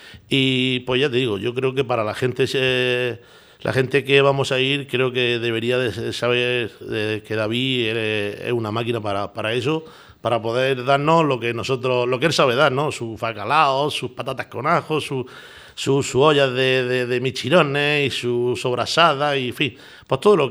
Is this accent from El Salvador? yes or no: no; Lorca, Region of Murcia, Spain; yo me llena de orgullo y satisfacción de decir que soy de Lorca y que viva los lorquinos